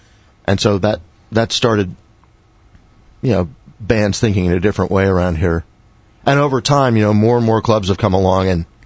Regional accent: New England, United States; I came down here from New England and I played in a band all the way through high school.

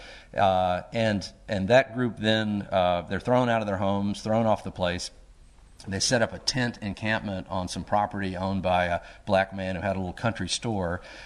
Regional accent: Mississippi, United States; also born or lived in Arkansas; I was born in the Mississippi Delta on the Arkansas side of the Mississippi River, and then I grew up on the Mississippi side of the river.

